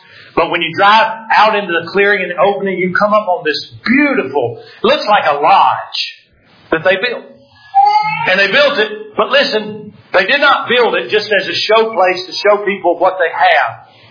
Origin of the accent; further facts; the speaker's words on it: Georgia, United States; I know I'm from Georgia, and y'all hear all kinds of things from Southerners that are crazy in churches.